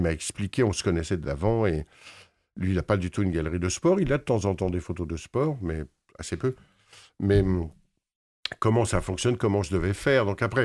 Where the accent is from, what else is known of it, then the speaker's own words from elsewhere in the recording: Paris, Île-de-France, France; Moi, je suis parisien depuis toujours, ou quasiment, je suis arrivé à l'âge de 6 ans